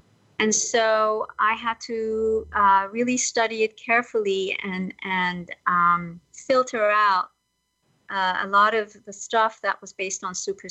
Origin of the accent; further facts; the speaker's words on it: Iran; because I was born and raised in Iran